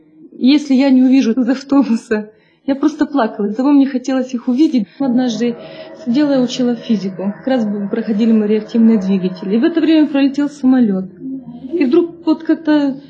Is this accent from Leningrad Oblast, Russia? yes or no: no; Krasnoyarsk Krai, Russia; я из Красноярского края приехала. Приезжаю в Красноярск